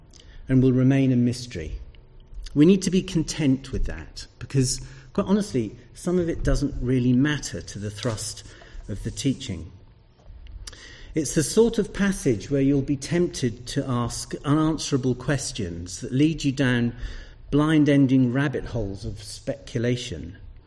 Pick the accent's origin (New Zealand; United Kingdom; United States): United Kingdom; Lowestoft, East of England; I'm a native of East Anglia. I was born and brought up in Lowestoft on the East Coast, the most easterly point of the UK.